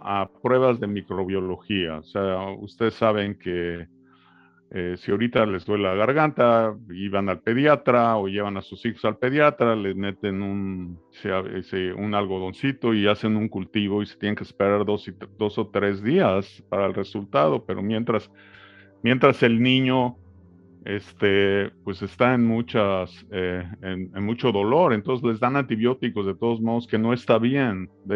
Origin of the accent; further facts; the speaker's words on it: Mexico City, Mexico; born there; yo nací en la Ciudad de México. De hecho, nací en el Hospital Español.